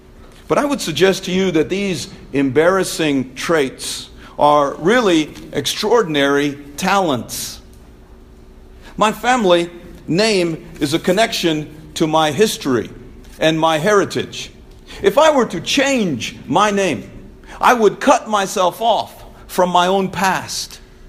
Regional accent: India; I was embarrassed about being an Indian. I am from India

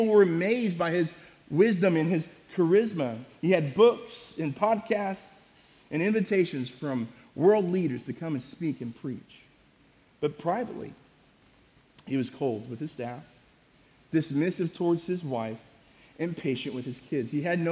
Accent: Missouri, United States; also born or lived in Illinois; Right now, I'm from Missouri, right?

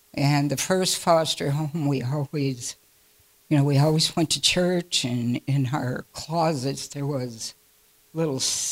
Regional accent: St. Paul, Minnesota, United States; So I grew up in St. Paul, and where Grandma was, the yards were back to back.

